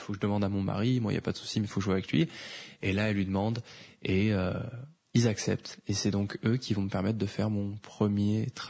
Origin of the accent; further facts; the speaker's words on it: Toulouse, Occitanie, France; il ne savait pas que je venais de Toulouse